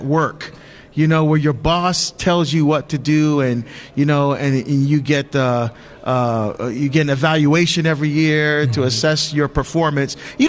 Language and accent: English; New Jersey, United States; I'm nobody. I'm some schmo from Jersey, right?